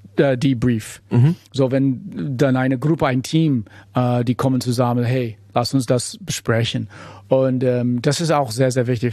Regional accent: United States; German is a second language; now in Berlin, Germany; Ich bin Amerikaner, ich wohne hier in Berlin

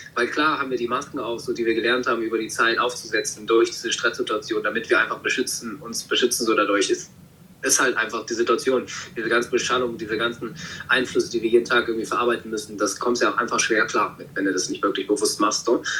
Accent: Kassel, Hesse, Germany; born or raised there; now in Namibia

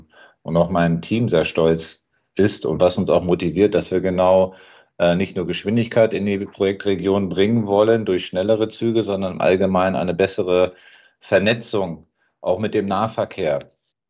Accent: Lower Saxony, Germany; Ich komme aus dem Raum Hannover

